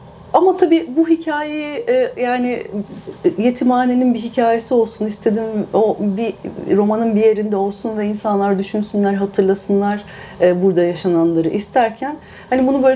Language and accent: Turkish; Büyükada, Istanbul, Turkey; Bu şimdi ben doğma büyüme Büyükadalıyım ve bana yakın bir hikaye aslında bu hikaye.